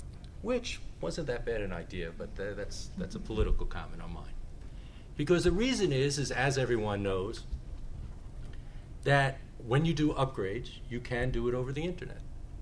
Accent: New Hampshire, United States

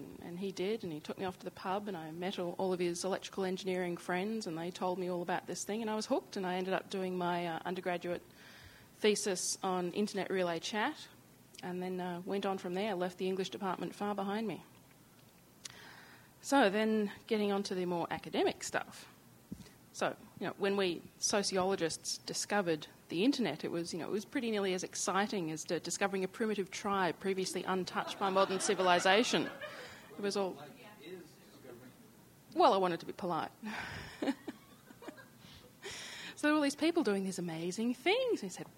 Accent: Australia; I'm Australian.

